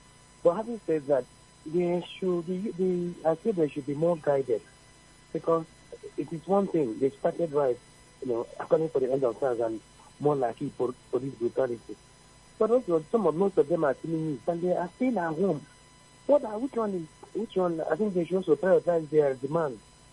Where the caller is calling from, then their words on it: Enugu, Enugu State, Nigeria; I'm calling from Enugu.